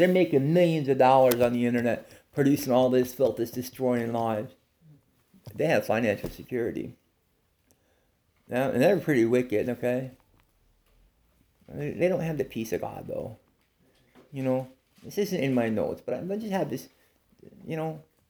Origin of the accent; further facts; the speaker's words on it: United States; just because I'm an American.